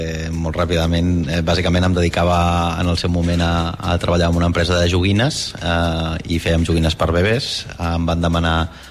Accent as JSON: {"language": "Catalan", "town": "Barcelona", "region": "Catalonia", "country": "Spain", "lives_now": "Amposta, Spain", "said": "Jo dic com a barceloní, jo canviaria 100%, no?"}